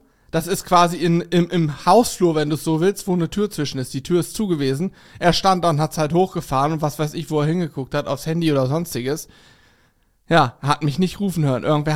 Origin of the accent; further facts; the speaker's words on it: Steinwedel, Lower Saxony, Germany; Steinwedel.